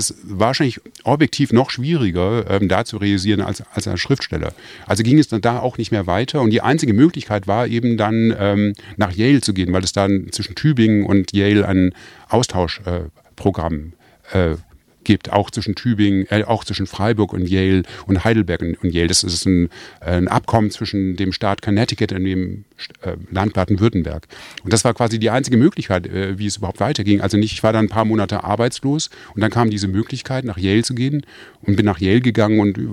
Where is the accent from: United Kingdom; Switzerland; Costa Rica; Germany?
United Kingdom; accent: British; jetzt verliere ich meinen britischen Akzent und das ist ja alles so grauenhaft nach Amerika.